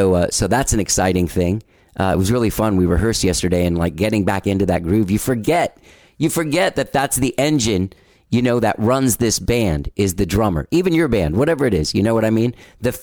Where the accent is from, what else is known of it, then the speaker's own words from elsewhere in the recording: Miami, Florida, United States; born there; There's this thing, man, like I was born in Miami. My dad always lived there, and you'd go out on the boat